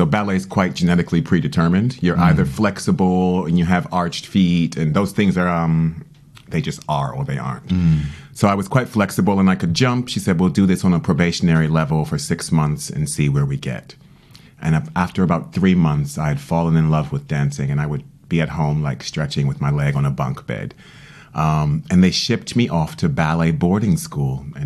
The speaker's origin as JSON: {"language": "English", "town": "Washington", "region": "District of Columbia", "country": "United States", "tie": "born or raised there", "said": "So as a child, I was growing up in Washington, D.C., and you go to schools depending on your neighborhood."}